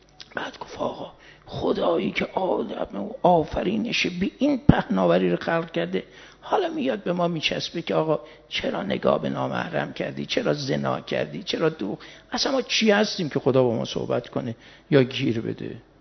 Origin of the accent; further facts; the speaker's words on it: Mashhad, Razavi Khorasan, Iran; من بچه مشهدم